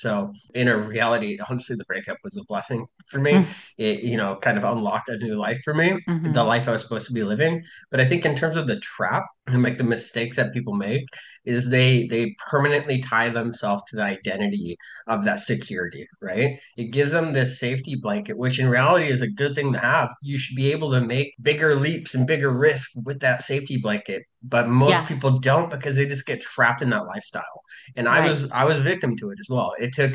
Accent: Idaho, United States; Funny enough, I'm from Idaho, so I crossed the border. Washington and Idaho are connected

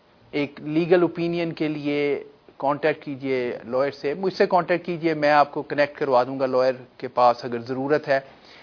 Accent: Pakistan; unfortunately اکثر میرا تعلق پاکستان سے ہے

